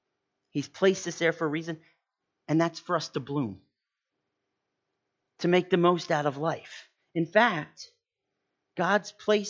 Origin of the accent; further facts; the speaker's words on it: Haddon Heights, New Jersey, United States; I grew up in Haddon Heights, so we're sharing all these great stories.